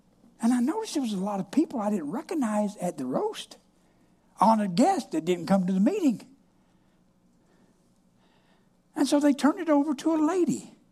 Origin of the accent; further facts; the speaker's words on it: Georgia, United States; And I'm from South Georgia.